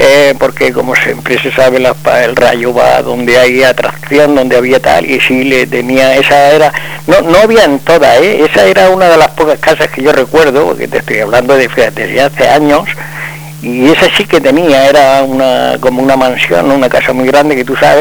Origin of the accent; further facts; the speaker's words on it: Region of Murcia, Spain; born there; nacimos en, no en el Chaparrá, cerquita del Chaparrá, pero nuestro campo se seguirá llamando Cajitán, que es una gran meseta de la comunidad murciana